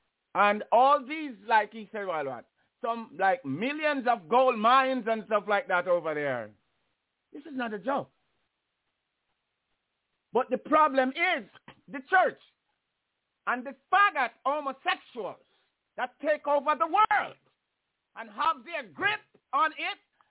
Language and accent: English; Jamaica; born there; I was born in Jamaica.